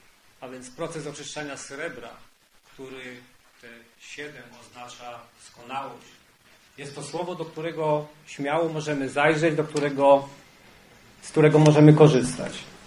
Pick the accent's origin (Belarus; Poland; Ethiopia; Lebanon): Poland; Częstochowa, Silesian Voivodeship; ze zboru Pana w Częstochowie, skąd pochodzę